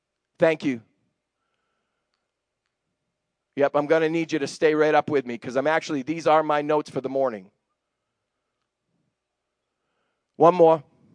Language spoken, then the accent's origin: English; New England, United States; We grew up in New England, and this mountain called Mount Monadnock.